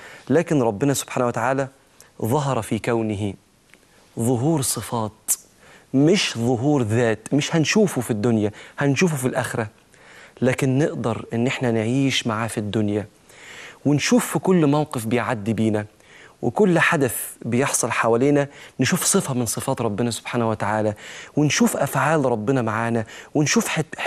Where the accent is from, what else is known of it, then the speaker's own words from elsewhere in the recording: Egypt; جزء منه كان في بلدنا مصر